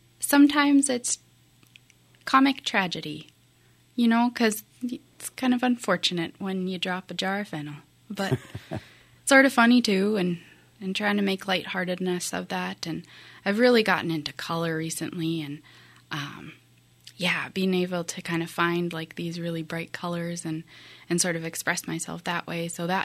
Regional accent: Grand Forks, North Dakota, United States; Yeah, so I grew up in Grand Forks

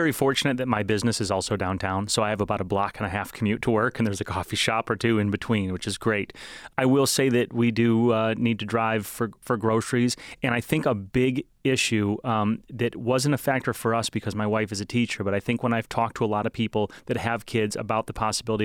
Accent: Kalamazoo, Michigan, United States; when I was growing up around the Kalamazoo area

